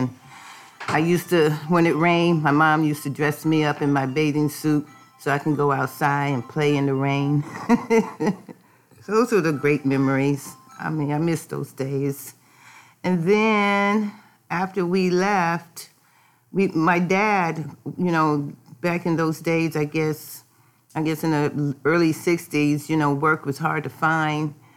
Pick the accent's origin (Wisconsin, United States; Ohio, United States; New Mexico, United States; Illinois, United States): Ohio, United States; Cleveland; born there; I was born in Cleveland, Ohio in the year of 1955, December 6th. And I don't know anything about Cleveland, Ohio.